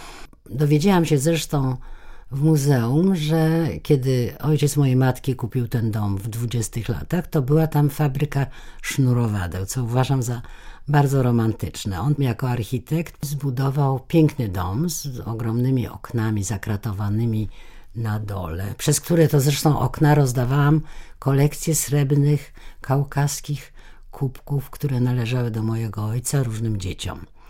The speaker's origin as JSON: {"language": "Polish", "town": "Warsaw", "region": "Masovian Voivodeship", "country": "Poland", "tie": "born there", "said": "Urodziłam się w Wilanowie. Przez przypadek się urodziłam w pałacu"}